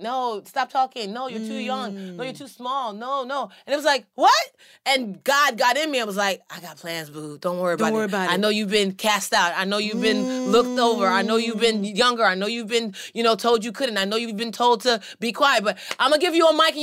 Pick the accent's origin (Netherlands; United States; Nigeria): Nigeria; I don't know if it's because we're Nigerian